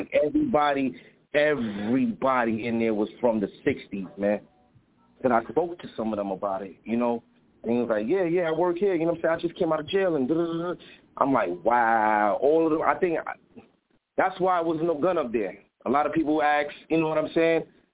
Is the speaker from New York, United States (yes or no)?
yes; New York, United States; I'm from New York. You already know how we do over here. I'm from New York, so it looked different for me.